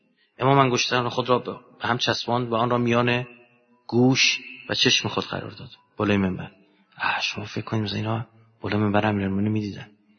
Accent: Iran

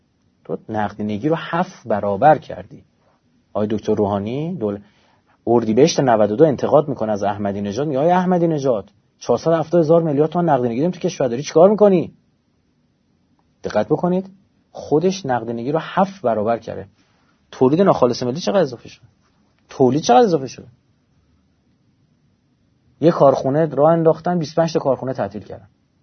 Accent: Iran; به عنوان یه ایرانی دلم میسوزه برای مملکتم

